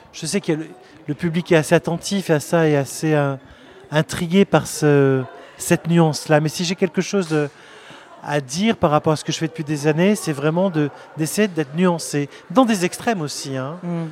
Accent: Marseille, Provence-Alpes-Côte d'Azur, France; quand j'étais enfant que j'aimais chanter, danser dans les cours de récréation à Marseille. Puisque je suis marseillais

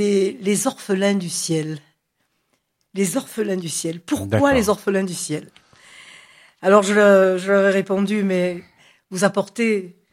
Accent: Marseille, Provence-Alpes-Côte d'Azur, France; Comme moi, je suis marseillaise.

